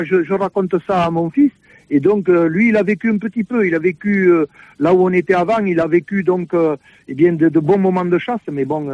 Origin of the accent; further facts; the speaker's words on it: Nouvelle-Aquitaine, France; ou même chez nous, dans le Béarn.